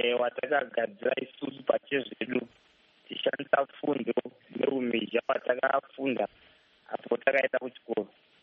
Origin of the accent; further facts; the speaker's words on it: Zimbabwe; Yeah. I'm from Zimbabwe.